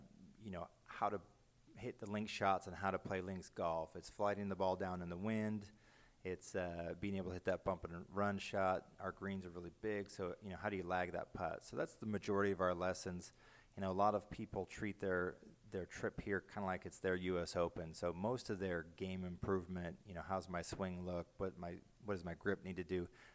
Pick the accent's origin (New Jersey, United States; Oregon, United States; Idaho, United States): Idaho, United States; Boise; I'm originally from Boise, Idaho.